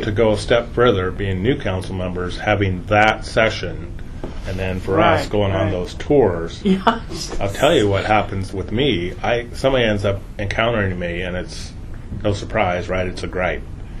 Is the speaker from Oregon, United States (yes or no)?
yes; Eugene, Oregon, United States; I grew up in Eugene